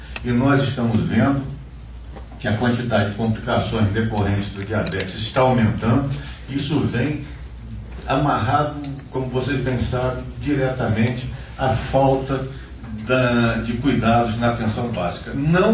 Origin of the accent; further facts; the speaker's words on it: Resende, Rio de Janeiro, Brazil; até trabalhava numa equipe de diabetes, de controle de diabetes, lá na minha cidade, em Resende.